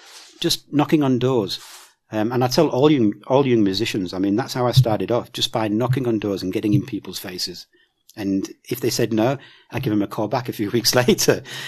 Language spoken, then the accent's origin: English; United Kingdom; moved away as an adult; I'm British. My wife's Australian.